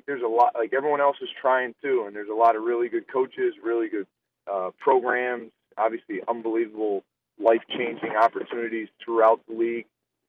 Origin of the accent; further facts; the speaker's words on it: Massachusetts, United States; We're both from the New England area. My wife and I both grew up in Massachusetts.